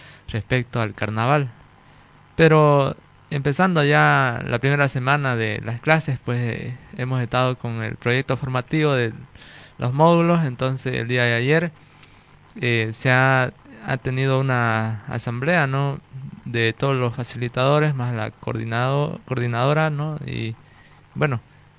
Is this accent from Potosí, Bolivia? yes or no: no; Santa Cruz, Bolivia; soy de la Chiquitanía, ¿no?